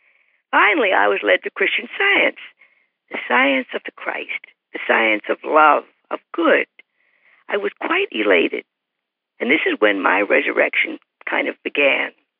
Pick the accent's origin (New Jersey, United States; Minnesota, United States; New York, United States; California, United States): New York, United States; Long Island; You see, I grew up in Long Island, New York, with my family, my parents, brother and sister, grandparents, etc., and attended public schools